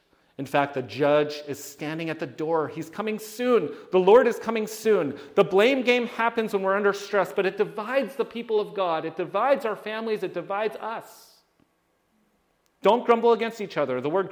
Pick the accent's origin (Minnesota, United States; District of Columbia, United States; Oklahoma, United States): District of Columbia, United States; Washington; My hometown, Washington, D.C., is notorious.